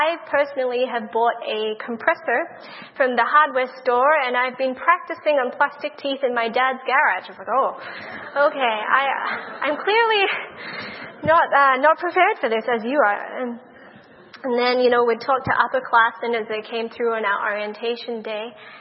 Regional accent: Australia; The exception to that was, to my dismay, the medical school in my home state.

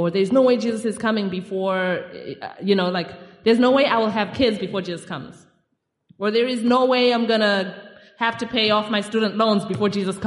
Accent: Zimbabwe; P.S., I'm from Zimbabwe. Like, we had no problem with Y2K.

